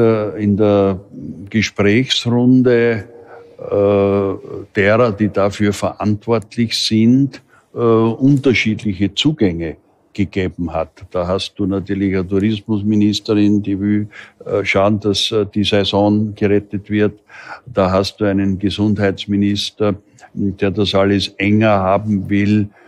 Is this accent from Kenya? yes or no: no; Styria, Austria; Ich meine, bei uns in der Steiermark hat man Ende der 60er, Anfang der 70er Jahre